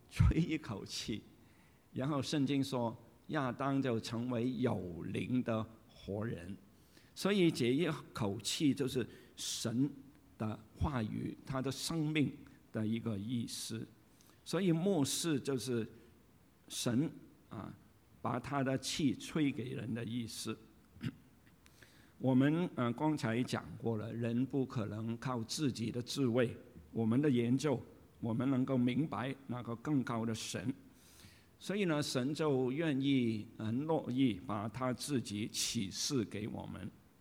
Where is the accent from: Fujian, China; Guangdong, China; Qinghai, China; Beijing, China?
Guangdong, China; 我们广东人有一句话，人老就精，鬼老就灵